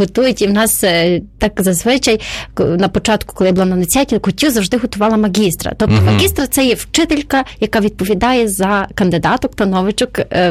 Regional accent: Ternopil, Ternopil Oblast, Ukraine; Я з Тернополя, і в нас трошки це по-іншому, навіть приготуванні страв.

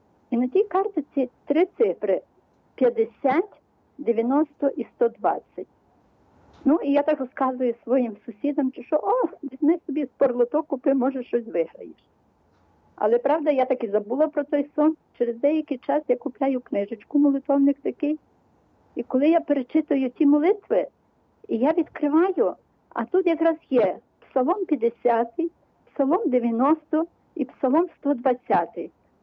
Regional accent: Lviv, Lviv Oblast, Ukraine; я зі Львова.

